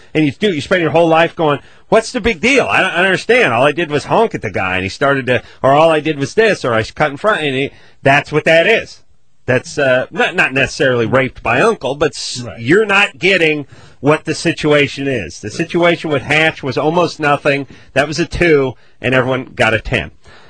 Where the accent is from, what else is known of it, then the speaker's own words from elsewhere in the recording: North Hollywood, California, United States; I'm from North Hollywood. You can't get any flatter or more valley than that.